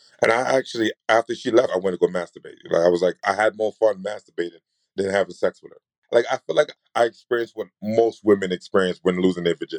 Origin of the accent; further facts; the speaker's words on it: New York, United States; So I'm from New York, right?